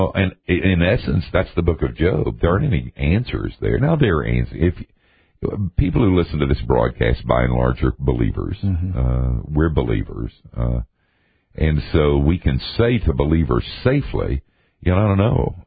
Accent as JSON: {"language": "English", "region": "North Carolina", "country": "United States", "tie": "born or raised there", "said": "But I grew up in North Carolina, so I know I am."}